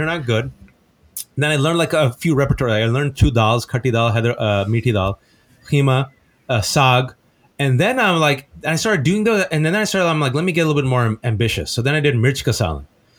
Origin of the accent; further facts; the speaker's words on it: Fremont, California, United States; I'm a nobody from Fremont, California, who started off at Mehran Pakistani Indian restaurant.